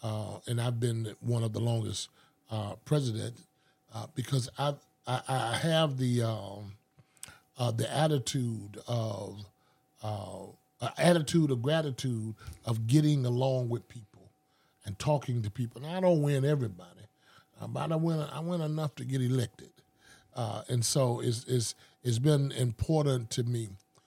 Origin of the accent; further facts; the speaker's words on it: the South, United States; I think it came from the fact that I grew up in the South